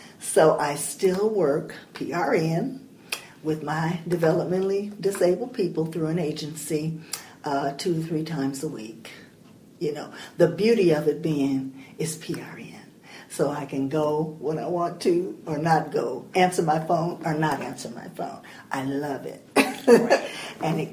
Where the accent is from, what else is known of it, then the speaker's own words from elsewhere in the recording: Chicago, Illinois, United States; I grew up in Morgan Park, a suburb of Chicago, Illinois. Our little street was four blocks long